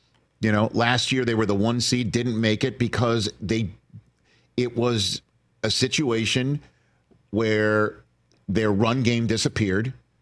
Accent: New York, United States; I mean, I know I'm a New Yorker surfing into this conversation

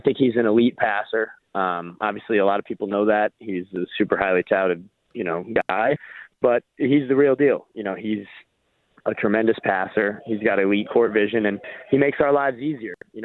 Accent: New York City, New York, United States; also born or lived in Massachusetts; So I'm really a New York guy. I went to high school in Massachusetts for a couple years, but I'm born and raised in New York City.

